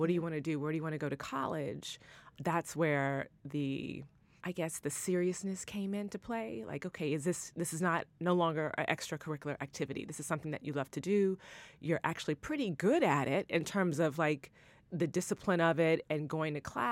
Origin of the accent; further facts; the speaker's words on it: Huntsville, Alabama, United States; Yeah, I'm a Southerner. Yeah. Huntsville, Alabama.